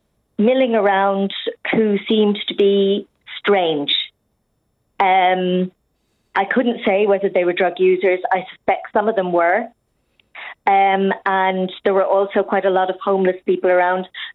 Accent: Ireland; In fact, we were saying, and we're obviously Irish people.

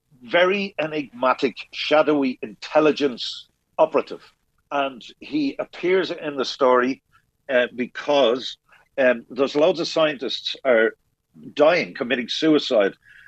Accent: Dublin, Leinster, Ireland; I grew up in the North Wall. My mum was from Sheriff Street. My dad lived just over the hill in just off Abercorn Road.

